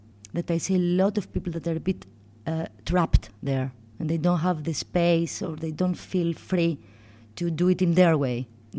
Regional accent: Athens, Attica, Greece; English is a second language; I'm from Athens, Greece.

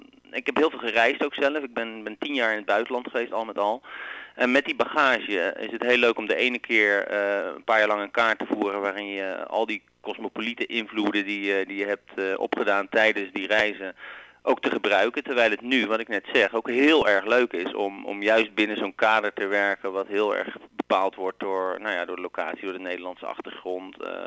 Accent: Volendam, North Holland, Netherlands; born there; Ik ben geboren in Volendam, of all places.

